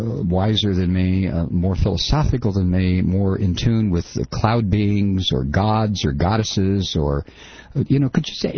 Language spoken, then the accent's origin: English; United States; I don't think about what is being done in my name. I'm an American.